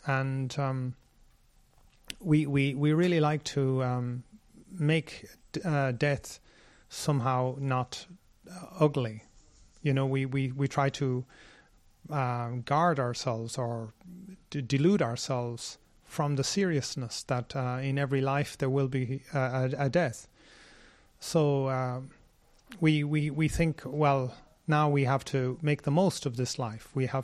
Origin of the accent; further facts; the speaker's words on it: Ireland; now in Sri Lanka; which is actually similar to my home country, Ireland